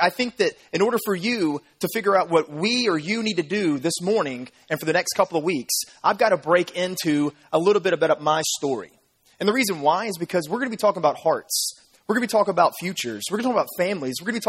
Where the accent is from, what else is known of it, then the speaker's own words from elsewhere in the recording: Memphis, Tennessee, United States; I grew up in the Hickory Hill area of Memphis, Tennessee.